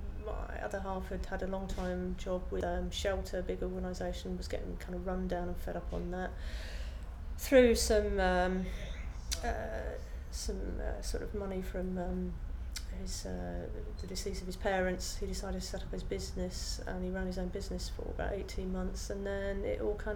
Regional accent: Bath, South West England, United Kingdom; I am 47 years old and I come from Bath.

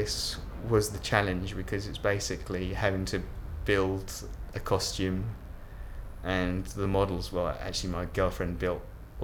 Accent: Royston, East of England, United Kingdom; I'm 36 years old and I'm from Royston in Herts.

